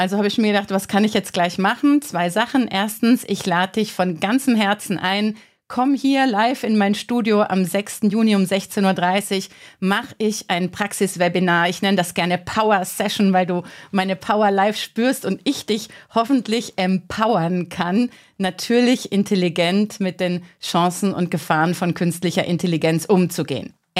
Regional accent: Karlsruhe, Baden-Württemberg, Germany; born there; Letzte Woche war ich gerade in meiner Geburtsstadt Karlsruhe in Hotel Mama zu Gast.

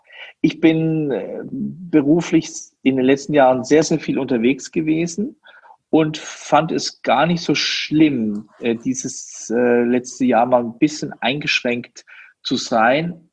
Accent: Switzerland; nicht nur als Schweizer, sondern eben auch mit Berlin im Hintergrund

